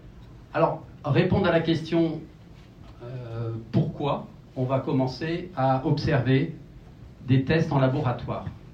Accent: France; born there; Moi, je suis né en France, j'ai toujours vu des corneilles noires.

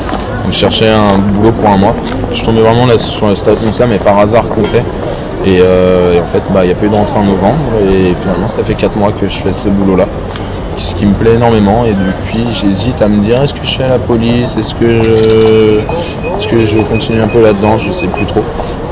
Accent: Paris, Île-de-France, France; Non, je suis de Paris.

